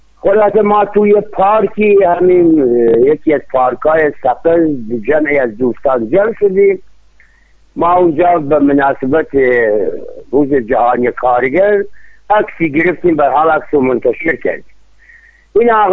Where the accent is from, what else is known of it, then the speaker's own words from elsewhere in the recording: Iran; بله من ایرانی هستم. ایران را زمان جانم فداش میکنم